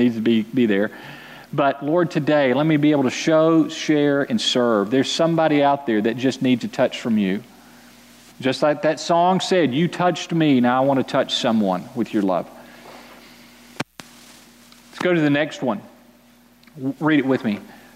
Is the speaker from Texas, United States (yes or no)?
yes; Fort Worth, Texas, United States; I'm from Fort Worth, and my dad played for the TCU Horned Frogs back in the 50s.